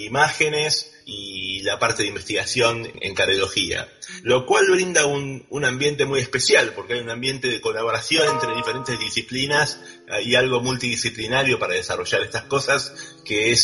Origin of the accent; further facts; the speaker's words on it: La Plata, Buenos Aires Province, Argentina; moved away as an adult; yo soy originalmente de La Plata, terminé mi facultad de medicina ahí, luego me fui a Buenos Aires a hacer mi residencia de medicina interna en CEMIC en Buenos Aires